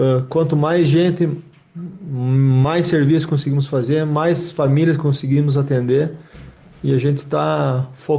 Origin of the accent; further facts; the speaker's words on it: Rio Grande do Sul, Brazil; Nós, como gaúchos, não podemos fechar os olhos para tudo isso que aconteceu.